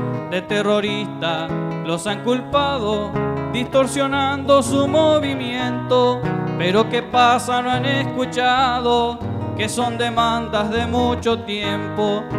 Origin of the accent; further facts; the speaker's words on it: Chile; Y como somos chilenos, tenemos que darnos cuenta que es una nación a la que se le está golpeando mucho.